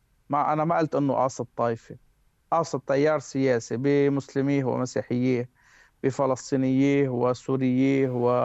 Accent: Lebanon; نحن كلبنانيين ندافع عن أرضنا

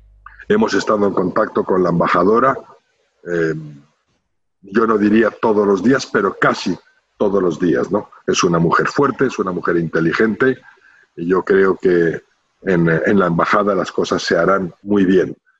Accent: Spain; como judíos y como ciudadanos españoles.

